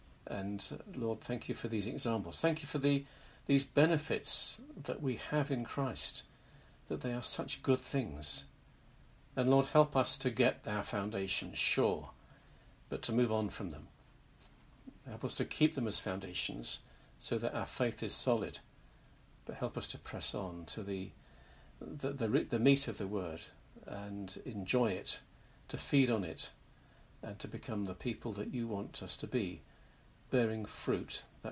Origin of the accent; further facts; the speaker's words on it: United Kingdom; I would suggest that even as British people with our natural reserve, we're entitled to get more than a little bit excited by all this.